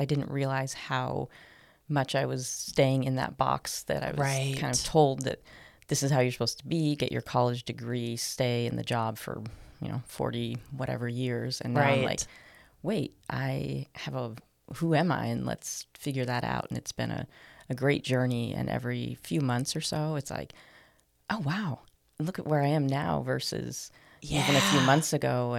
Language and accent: English; The Dalles, Oregon, United States; I grew up in the Dalles, Oregon. Sometimes I joke, have you ever played the Oregon Trail game? And it's on there.